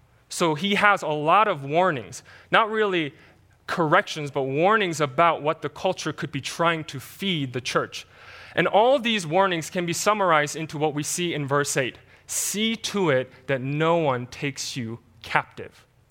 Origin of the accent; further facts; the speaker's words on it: South Korea; English is a second language; moved away; I remember growing up in Korea and my parents were loving parents.